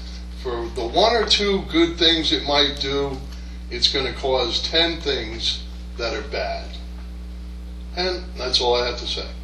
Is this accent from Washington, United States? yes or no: no; Bethlehem, Pennsylvania, United States; I was born and raised in Bethlehem my whole life.